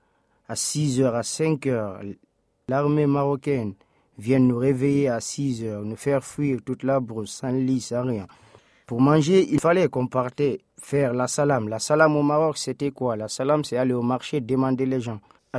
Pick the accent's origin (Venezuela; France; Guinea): Guinea; born there; moved away; J'ai 17 ans. Je suis né en Guinée-Conakry.